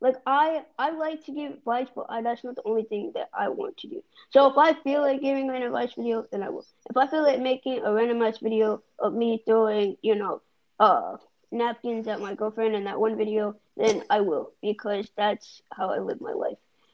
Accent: Ohio, United States; born there; Hey, I was born in Ohio.

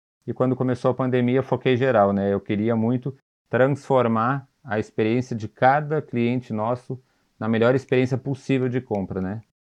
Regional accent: Novo Hamburgo, Rio Grande do Sul, Brazil; now in Bom Princípio, Brazil; Sou natural de Novo Hamburgo, no Rio Grande do Sul, há 8 moro em Bom Princípio, no Rio Grande do Sul

